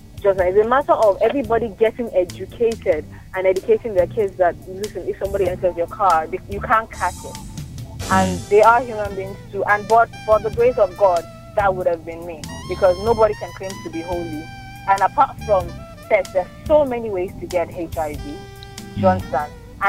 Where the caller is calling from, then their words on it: Ikeja, Lagos, Nigeria; and I'm calling from Ikeja.